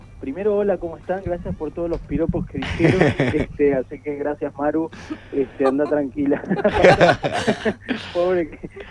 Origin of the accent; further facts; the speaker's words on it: Villa de Mayo, Buenos Aires Province, Argentina; also born or lived in Paris / London / San Francisco / Italy; Yo vengo de un barrio que se llama Villa de Mayo, nací en Los Polvorines, es un barrio común y corriente de gente laburadora